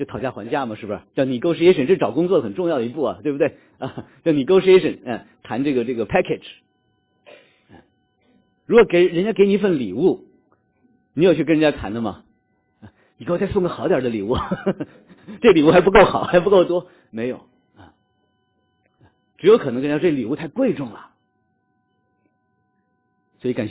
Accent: China; 因为我自己是从国内大陆来的

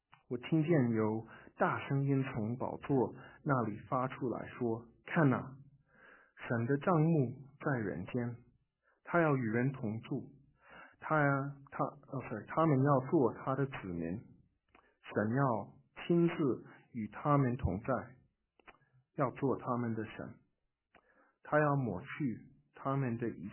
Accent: China; 我们现在就是寄居的，我们现在就是拿着一个签证。我在国内长大的时候

